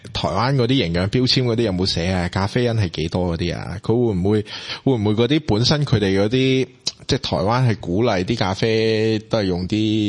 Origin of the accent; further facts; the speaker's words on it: Hong Kong; 就即是我作為香港人就當然是抵啦